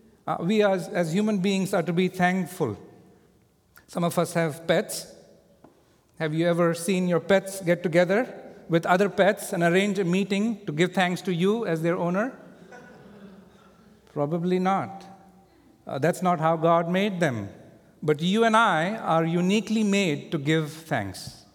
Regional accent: India; I remember a story as I was growing up in India.

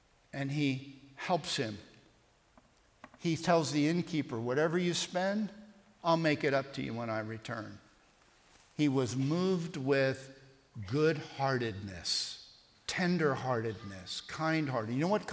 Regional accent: Pennsylvania, United States; I grew up outside of Philadelphia.

